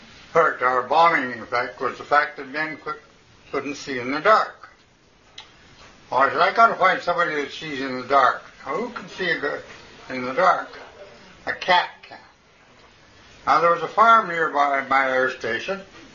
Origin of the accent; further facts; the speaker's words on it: British Columbia, Canada; I'm British Columbian, and they got cougars here.